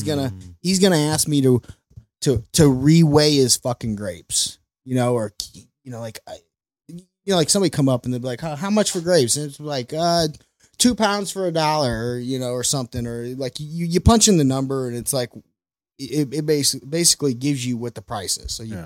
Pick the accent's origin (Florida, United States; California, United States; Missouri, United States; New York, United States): Missouri, United States; St. Louis; That was one so weird rowdy. Thing growing up in Soulard a kid. And I completely forgot about, but I was exposed to Mardi Gras at a really, really young age.